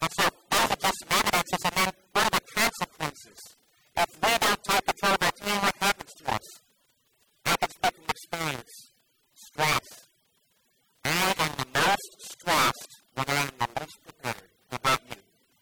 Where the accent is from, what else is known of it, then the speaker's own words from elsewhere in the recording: Texas, United States; Remember, I grew up in River, Texas, up in the Panhandle.